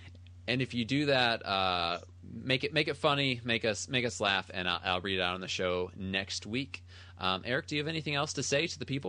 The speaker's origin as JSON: {"language": "English", "region": "Michigan", "country": "United States", "tie": "born or raised there", "said": "And then Grant Hill, obviously, because I grew up in Michigan."}